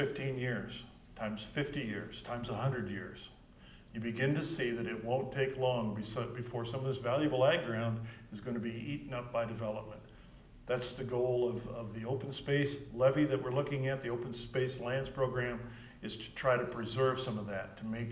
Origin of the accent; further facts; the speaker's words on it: Montana, United States; I was born and raised up in North Montana, up along the High Line.